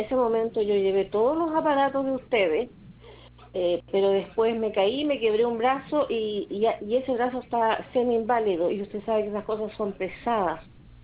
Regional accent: Chillán, Ñuble, Chile; yo soy de acá de Chillán

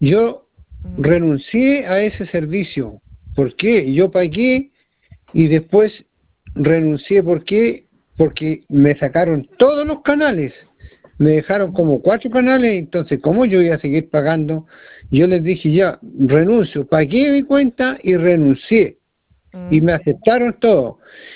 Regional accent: Los Álamos, Biobío, Chile; Yo soy de Los Álamos, yo fui a Concepción, señorita, a renunciar.

